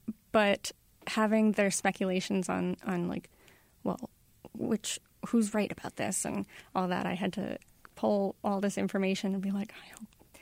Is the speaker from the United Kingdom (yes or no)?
no; Cape Cod, Massachusetts, United States; So I grew up on Cape Cod, so I made it take place in my hometown.